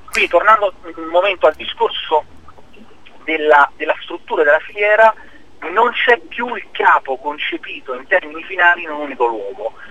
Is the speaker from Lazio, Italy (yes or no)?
yes; Rome, Lazio, Italy; la capitale in questo momento non sta brillando di lustro, e lo dico da romano